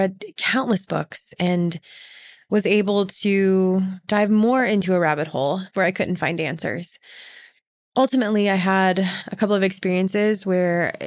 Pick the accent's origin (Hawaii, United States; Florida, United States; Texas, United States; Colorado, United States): Texas, United States; Dallas; I was raised in Dallas, the heart of the Bible Belt. Went to church every Sunday, and even during the week, I volunteered like crazy.